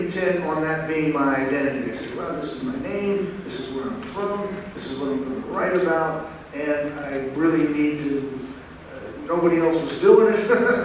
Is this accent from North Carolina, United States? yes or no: no; New Jersey, United States; I was very intent on saying that I was from New Jersey.